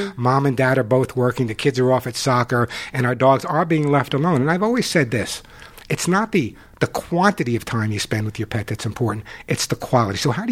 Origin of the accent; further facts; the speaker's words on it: New York, United States; now in California, United States; I grew up in New York, and my father never hugged me.